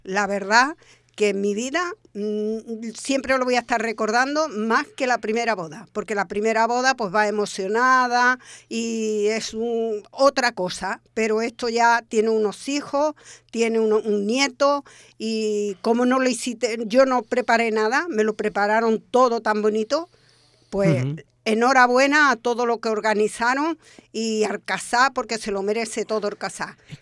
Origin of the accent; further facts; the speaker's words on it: Andalusia, Spain; yo cuando llegué venía de un pueblo de Ronda